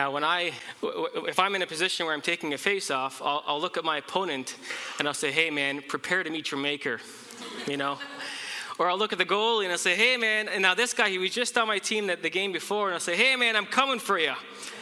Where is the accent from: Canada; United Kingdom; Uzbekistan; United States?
Canada; I'm always very quick to acknowledge in a proud way that I'm Canadian. It's part of my identity.